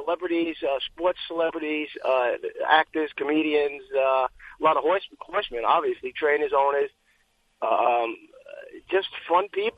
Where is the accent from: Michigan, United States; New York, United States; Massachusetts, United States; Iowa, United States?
New York, United States; Brooklyn; The Brooklyn Boy Stables from Brooklyn, my hometown